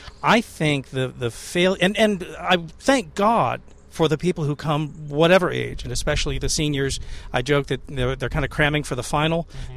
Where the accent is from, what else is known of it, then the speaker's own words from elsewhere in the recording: California, United States; what's valuable to me as a Californian who, you know, therefore kind of a lotus eater, we tend to forget our history on the West Coast